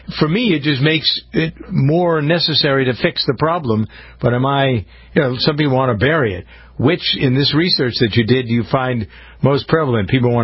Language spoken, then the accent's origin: English; Boston, Massachusetts, United States; although I'm from the Boston area, I know how racist Boston is.